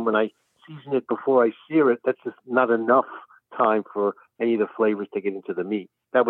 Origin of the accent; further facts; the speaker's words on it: Penn Valley, Pennsylvania, United States; I'm from Penn Valley near Philadelphia.